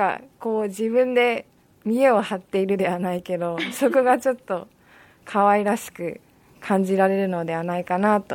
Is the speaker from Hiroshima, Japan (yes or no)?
no; Fujisawa, Kanagawa, Japan; 地元は藤沢市なんですけども